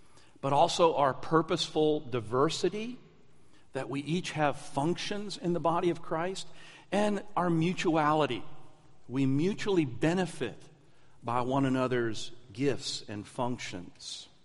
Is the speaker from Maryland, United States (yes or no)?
no; Connecticut, United States; You know, I grew up in New England and grew up in the state of Connecticut for part of my life, and we lived in an area that used to be farmland about 100 years earlier.